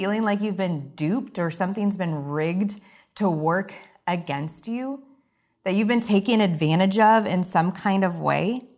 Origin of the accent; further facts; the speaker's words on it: Wisconsin, United States; now in Fort Myers, United States; I was born and raised in Wisconsin, and I now live in Fort Myers, Florida.